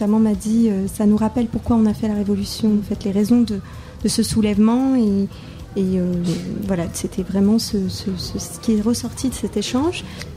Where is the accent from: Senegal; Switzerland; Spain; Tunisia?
Tunisia; moved away as an adult; now in France; j'ai relu des essais que j'avais découverts en arrivant en France, parce que j'ai grandi en Tunisie jusqu'à l'âge de 18 ans.